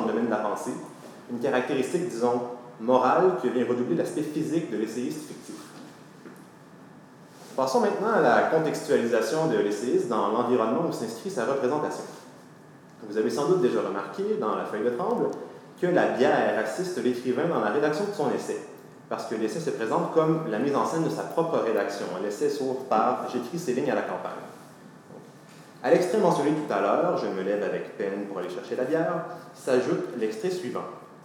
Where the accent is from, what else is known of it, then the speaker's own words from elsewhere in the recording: Quebec, Canada; mais chez nous, au Québec, le vin est plus fortement corrélé à une certaine idée de noblesse, de distinction sociale